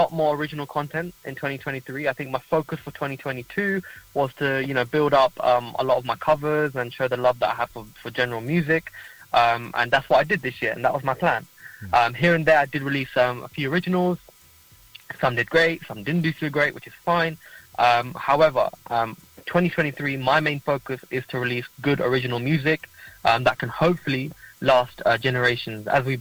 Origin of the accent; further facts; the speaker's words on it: London, United Kingdom; I'm 25. I'm from London.